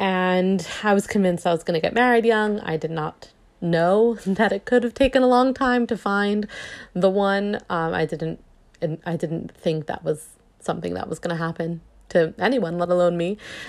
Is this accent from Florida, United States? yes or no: yes; Florida, United States; now in Borehamwood, United Kingdom; I grew up in Florida, and I currently live in a town called Boreham Wood, which is right outside of London.